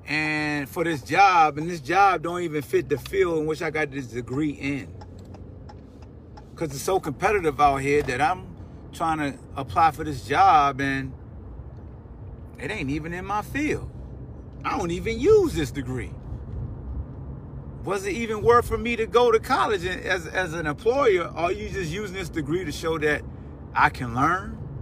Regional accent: Newport News, Virginia, United States; Like, I grew up in Newport News, Hampton area, in the shipyard.

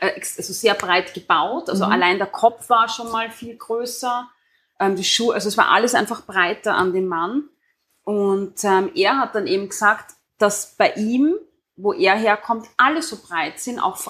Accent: Austria; Wir sind Österreicher.

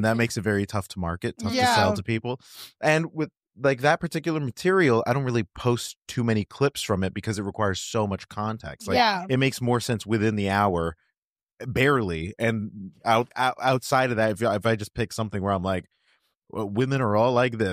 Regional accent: Ireland; I'm not a pervert. I'm Irish.

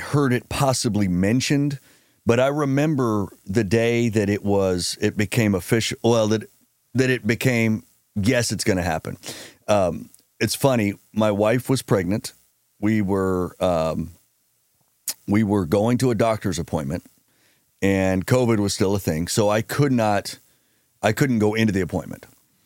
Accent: Oklahoma, United States; I always enjoy it when people because enough people know that I'm from Oklahoma, will say, oh, and you're getting that a lot these last couple of years, made our first trip to Norman.

